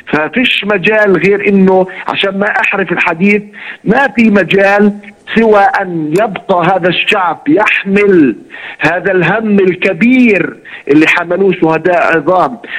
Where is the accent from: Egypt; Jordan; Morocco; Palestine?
Palestine; نحن لم نفاجأ كفلسطينيين